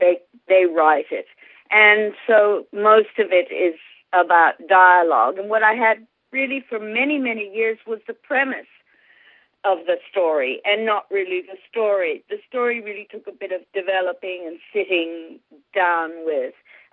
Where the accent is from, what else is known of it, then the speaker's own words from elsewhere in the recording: Mexico City, Mexico; And as I grew up a lot in Mexico City, I didn't see any pugs until I was in Australia